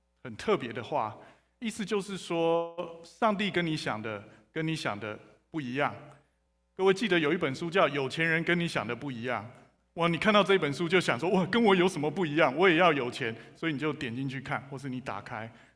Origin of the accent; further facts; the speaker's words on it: China; 我们中国人本来就是劝和不劝离，是吗？